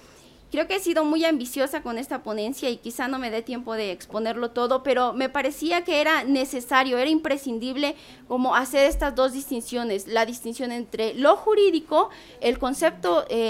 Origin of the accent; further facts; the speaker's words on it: Bachajón, Chiapas, Mexico; first language Tzeltal; Spanish is a second language; yo puedo decir Talemonta, quinal, Bachajón, es decir, que vengo del pueblo de Bachajón.